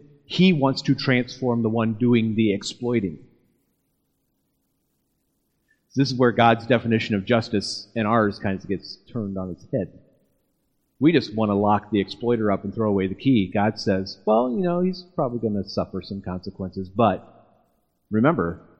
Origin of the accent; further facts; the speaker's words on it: Wyoming, Illinois, United States; I grew up in Wyoming, Illinois, and there was a hog farm just east of the church.